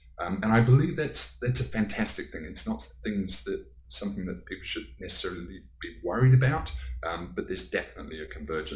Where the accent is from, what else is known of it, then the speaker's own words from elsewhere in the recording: New Zealand; moved away as an adult; also born or lived in Coventry / London; now in -; I left when I was about 3 years old, so I don't have a lot of original memories. I was raised then in New Zealand.